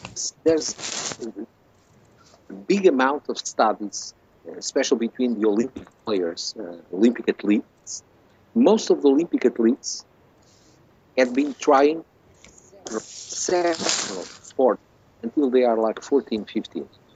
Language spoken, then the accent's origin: English; Mozambique; English is a second language; moved away; The first one is growing up in Africa, in Mozambique, where basketball was the number one sport.